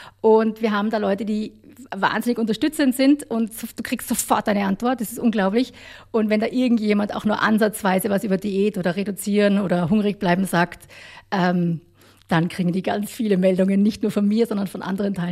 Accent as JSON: {"language": "German", "country": "Austria", "accent": "Austrian", "said": "bin froh, wenn sie mich in Deutschland halbwegs verstehen mit unserem österreichischen Dialekt hier."}